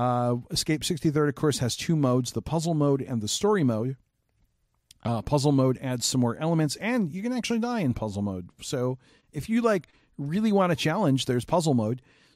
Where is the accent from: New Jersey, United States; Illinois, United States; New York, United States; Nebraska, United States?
Illinois, United States; Chicago; I grew up in Chicago. I still live here.